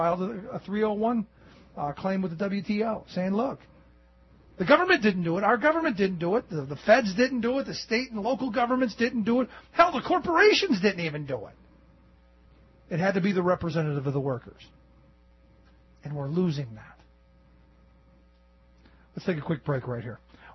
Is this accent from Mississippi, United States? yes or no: no; Ohio, United States; I came across a story from my home state of Ohio, like this kook is from.